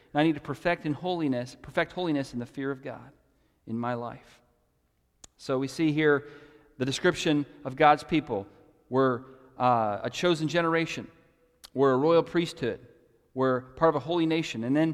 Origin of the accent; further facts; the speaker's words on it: United States; And just like as an American, I have some responsibilities in my nation